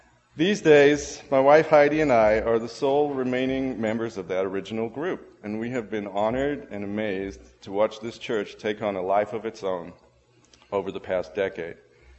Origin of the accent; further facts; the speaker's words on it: South Africa; I grew up in South Africa. When I was a very young child, my mom rekindled her Christian faith and began sharing it with me. I became a believer at that time